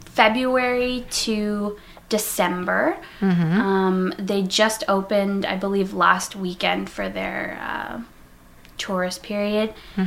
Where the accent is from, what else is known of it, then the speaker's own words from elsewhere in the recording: Ogden, Quebec, Canada; now in Lennoxville, Canada; I grew up near Stanston in Ogden, and I've lived in Lennoxville for the past 5 years.